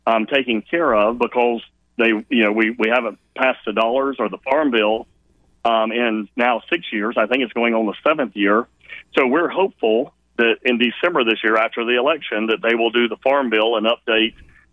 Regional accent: United States; Well, I'm an American, and I've lived here 58 years, and I want my family to grow up with the American dream that I grew up

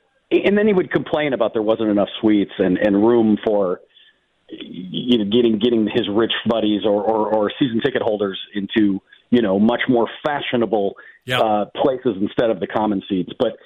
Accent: Canada; Oh, I'm from Canada.

